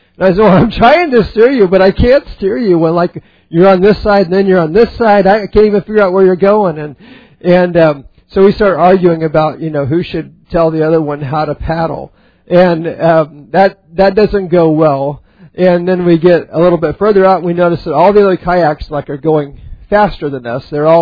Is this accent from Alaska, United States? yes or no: yes; Alaska, United States; I grew up in Alaska, so all of my growing up days were in Alaska. And from where I lived, you could see the ocean.